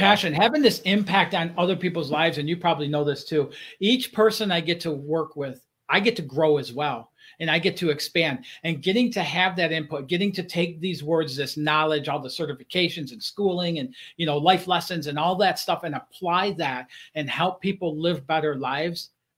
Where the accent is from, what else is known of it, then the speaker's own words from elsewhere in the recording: Detroit, Michigan, United States; You know, I growing up in Detroit, you know, I played hockey.